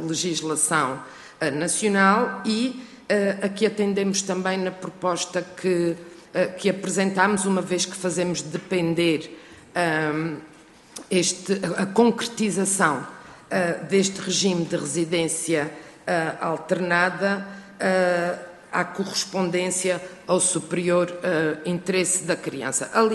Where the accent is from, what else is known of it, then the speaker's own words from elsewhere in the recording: Azores, Portugal; Eu venho de um arquipélago, venho dos Açores